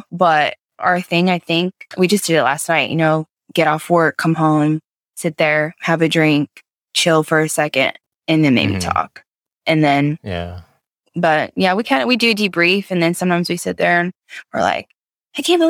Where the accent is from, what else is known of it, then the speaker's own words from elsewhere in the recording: Oregon, United States; I'm from Oregon. Okay. So, you know, we call like the Willamette Valley wine country.